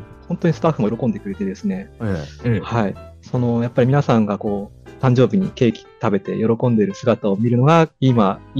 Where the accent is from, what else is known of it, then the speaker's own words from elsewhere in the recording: Hachioji, Tokyo, Japan; そうなんです、違うんです、そう、八王子育ってます。